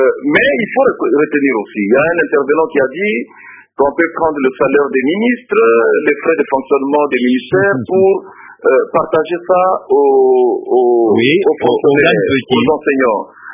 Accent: DR Congo; en tant que Congolais avisé

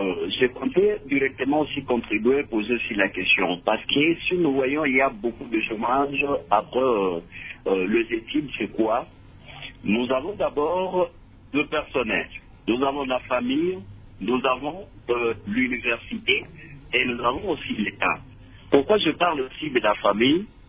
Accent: DR Congo; chez nous en RDC

